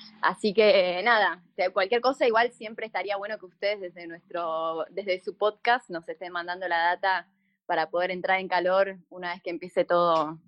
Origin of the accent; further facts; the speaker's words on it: Argentina; poder hacer cine de género en mi país y que sean películas muy lindas y que sean realmente de calidad